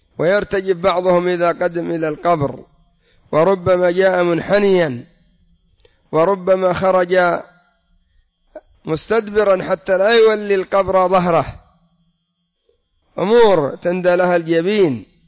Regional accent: Yemen; وعندنا في اليمن عدد ليس بالقليل سواء في بلاد الجبال بسبب الرافضة أو في التهائم بسبب الصوفية

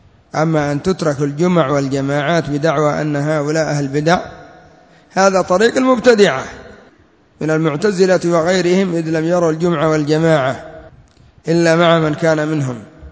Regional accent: Yemen; عندنا في اليمن هذه الكلمة يراد بها أن فلان أحسن من فلان

